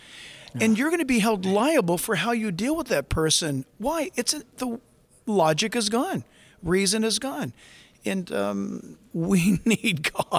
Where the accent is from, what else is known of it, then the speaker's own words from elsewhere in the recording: United States; I'm an American, but I don't put my faith in him to have a passport.